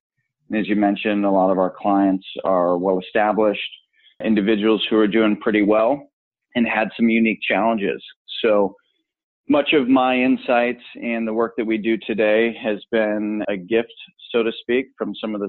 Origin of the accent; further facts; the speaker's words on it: Buffalo, New York, United States; So I grew up right outside of Buffalo, New York.